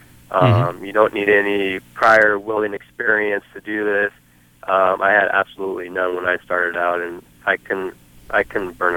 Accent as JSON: {"language": "English", "region": "Washington", "country": "United States", "lives_now": "Portland, United States", "said": "Portland, I'm actually from Washington, so Portland was an easy choice. It's close to home, family, friends"}